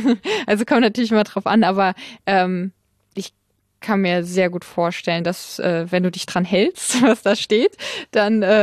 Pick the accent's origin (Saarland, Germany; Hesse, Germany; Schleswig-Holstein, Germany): Saarland, Germany; Ich komme aus dem Saarland und nicht jeder Supermarkt hat die exotischen Sachen